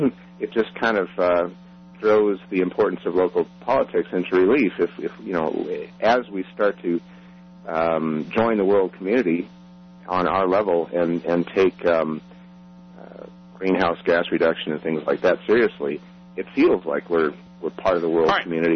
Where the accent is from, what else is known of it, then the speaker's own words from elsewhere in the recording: Boulder, Colorado, United States; I grew up in Boulder, actually. Moved away for a while and came back.